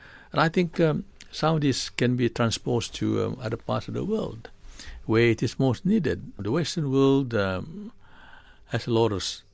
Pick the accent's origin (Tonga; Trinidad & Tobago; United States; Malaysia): Malaysia; Sabah; also born or lived in Brunei / London, United Kingdom; moved on back to my home state of North Borneo at that time. It is now Sabah, a state in Malaysia.